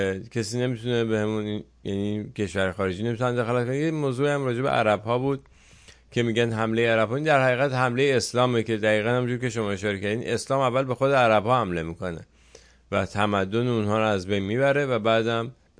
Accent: Iran; born there; این ایران، این سرزمینی که ما چقدر خوش شانسیم که توی این سرزمین متولد شدیم

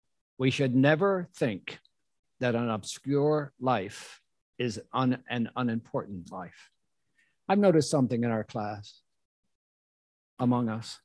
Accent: Elmer, New Jersey, United States; born there; I was born in Elmer, New Jersey. Not the end of the world, but you can see it from there.

